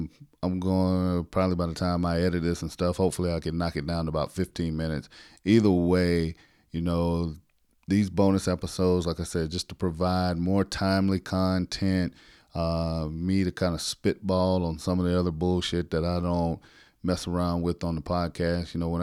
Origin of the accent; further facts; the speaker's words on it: South Carolina, United States; I already interviewed another fella, Lafayette, from my home state of South Carolina.